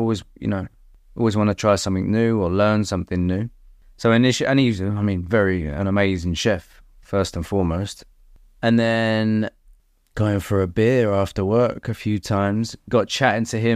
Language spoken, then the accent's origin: English; London, United Kingdom; I grew up in London